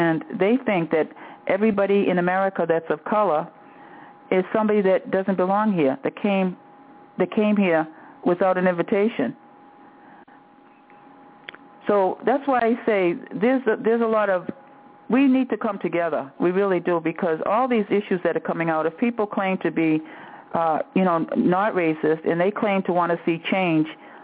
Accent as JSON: {"language": "English", "town": "Barnstable", "region": "Massachusetts", "country": "United States", "tie": "born or raised there", "said": "we were born and raised on Cape Cod, lived on the Cape all our lives, went to all the Barnstable school systems, were born and raised in the Cape Cod Hospital."}